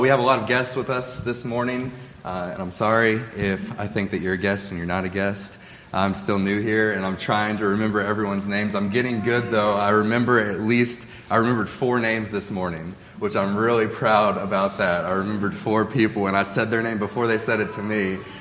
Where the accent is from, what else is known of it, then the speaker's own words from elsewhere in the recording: Louisville, Kentucky, United States; Where I'm from Louisville, Kentucky. There aren't a lot of revolving doors in the city of Louisville.